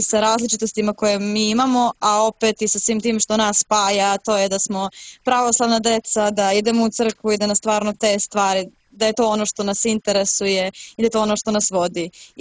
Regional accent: Montenegro; Možda je teže to odraditi kod nas u Crnoj Gori pošto mi imamo dosta omladine

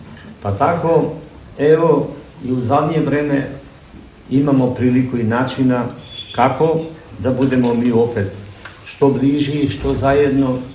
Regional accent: North Macedonia; kod nas u Makedoniji imamo mnogo srpkinja iz Crne Gore koji su se udali za naše Makedonce i samo u mom selu znamo za 4-5 njih

